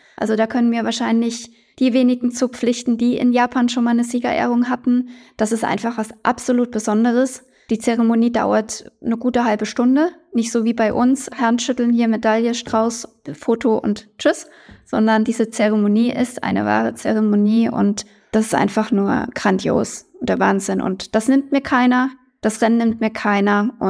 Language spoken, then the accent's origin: German; Frankfurt, Hesse, Germany; Gut, meine Heimatstadt Frankfurt.